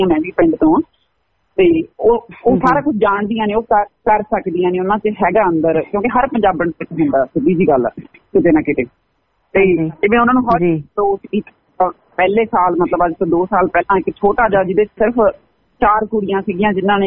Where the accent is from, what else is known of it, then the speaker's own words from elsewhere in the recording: Bathinda, Punjab, India; ਮੈਂ ਬਠਿੰਡੇ, ਮੇਰੇ ਪੇਕੇ ਨੇ, ਤੇ ਮਤਲਬ ਮੈਂ ਪਿੰਡ ਵਿੱਚ ਵੱਡੀ ਪਲੀ ਹਾਂ, ਮੈਂ ਪਲੱਸ ਟੂ ਤੱਕ ਪਿੰਡ ਦੇ ਸਕੂਲ ਚ ਪੜ੍ਹੀ ਹੋਈ ਹਾਂ